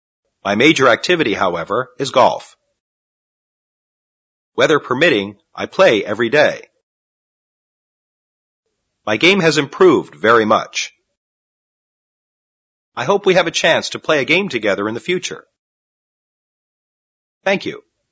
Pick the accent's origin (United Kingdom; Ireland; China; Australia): China; now in United States; I'm from China. I'm here in America for my further study for my MBA. I'm going to be in America for 2 years. But I don't think I'm going to stay here any longer, because I already miss China very much.